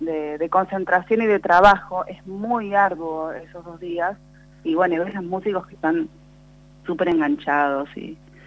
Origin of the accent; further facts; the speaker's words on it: Comodoro Rivadavia, Chubut, Argentina; yo soy de Comodoro